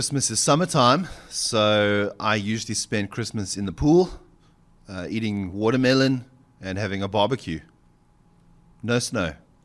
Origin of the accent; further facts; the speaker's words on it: South Africa; The part of Africa I come from is very different from the rest of Africa. Okay, I come from South Africa. It's still quite developed. Okay, we don't live in huts there. Well, not all of us.